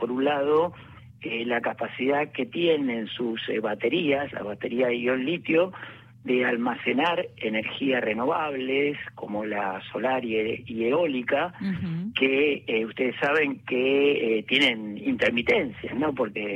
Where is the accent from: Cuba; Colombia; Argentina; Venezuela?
Argentina; la pregunta que se hace o que podemos hacernos como argentinos